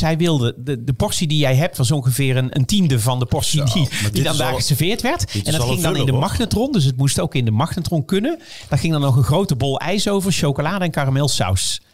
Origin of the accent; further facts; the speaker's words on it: Netherlands; Want het officieel, wat wij verstaan onder high tea als Nederlanders, dat is feitelijk de afternoon tea.